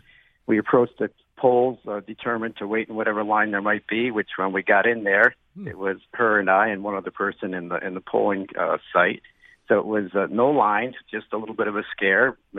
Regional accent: East Canaan, Connecticut, United States; So we vote at the town hall here in North Canaan. I'm from the suburbs. I'm from East Canaan.

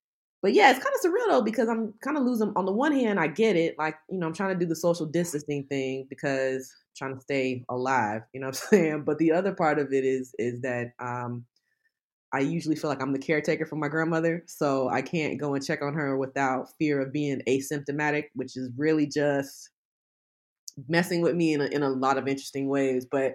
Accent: Albany, Georgia, United States; is such a pivotal part of me growing up in Albany.

